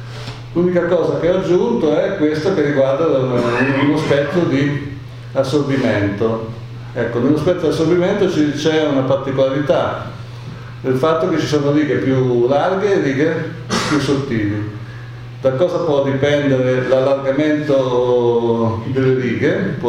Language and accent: Italian; Bologna, Emilia-Romagna, Italy; casualmente io vengo da Bologna